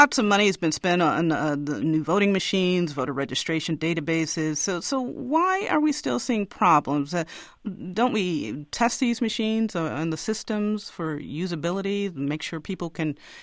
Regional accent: Chicago, Illinois, United States; And I'm from Chicago, so that's about the size of that city.

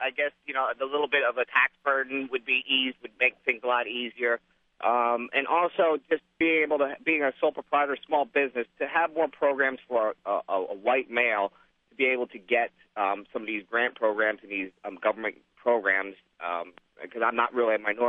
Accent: United States; I'm born and raised in America, and it's been hard ever since.

